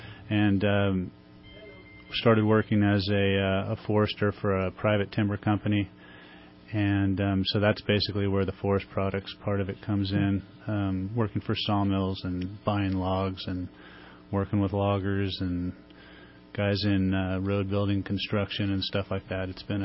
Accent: California, United States; Yeah, no, I'm from Sonoma County originally, so wine and dairy, farming.

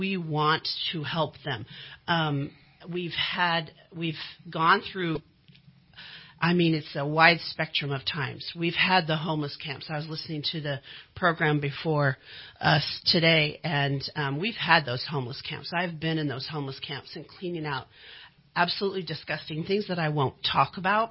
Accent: California, United States; Well, I was born in Mercy Hospital, born and raised right here in Shasta County.

